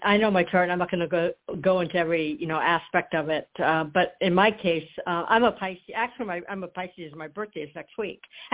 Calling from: Florida, United States; I am in Florida.

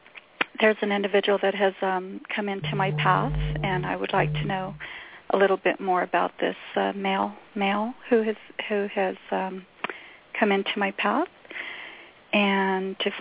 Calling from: New Mexico, United States; Yes, I'm calling from New Mexico.

